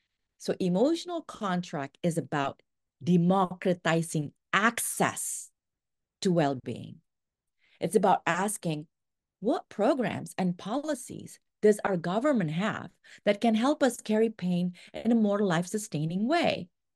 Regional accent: Indonesia; Again, I grew up in Indonesia, so mental health, it does not always or only mean the kind of therapy

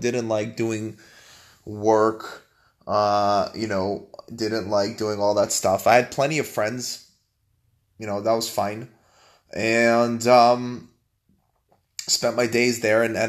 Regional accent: Vancouver, British Columbia, Canada; also born or lived in Toronto; I was born in Toronto, and I actually had moved to Vancouver, Canada. And in Vancouver, Canada, I lived there and I attended a Jewish day school. My parents are Russian immigrants from Russia who came to Canada

